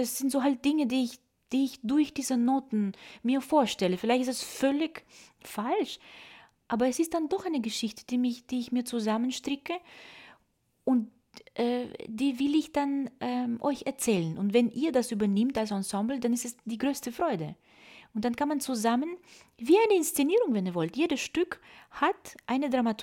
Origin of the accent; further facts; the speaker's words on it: Moldova; Also ich komme aus Moldawien, aus einer ganz bäuerlichen Familie.